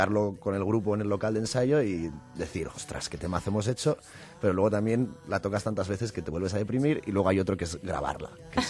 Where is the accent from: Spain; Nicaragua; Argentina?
Spain; Toledo, Castilla-La Mancha; now in Madrid, Spain; somos de Toledo. Bueno, yo en realidad vivo en Madrid. El resto de la banda vive en Toledo. Pero decimos que somos de Toledo